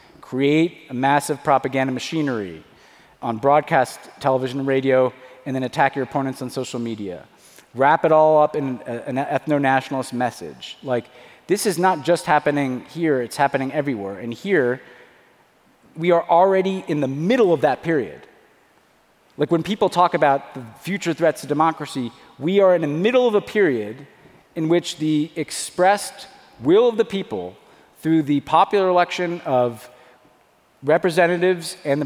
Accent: United States; I had to deprogram myself as an American born in 1977 that I grew up in the most peaceful, prosperous, and stable environment in human history.

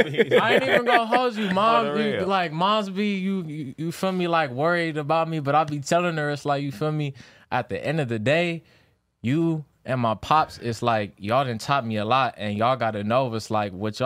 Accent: Palmdale, California, United States; Nah, I'm from Palmdale.

